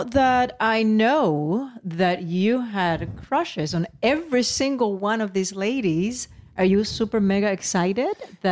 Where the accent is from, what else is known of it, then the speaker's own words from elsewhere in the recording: Puerto Rico; I had a poster growing up in Puerto Rico of Ralph Macchio.